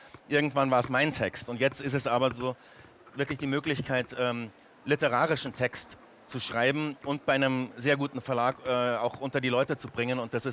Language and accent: German; Hildburghausen, Thuringia, Germany; In Hildburghausen, meine Heimatstadt in Südthüringen, in der Buchhandlung lese ich natürlich auch und so.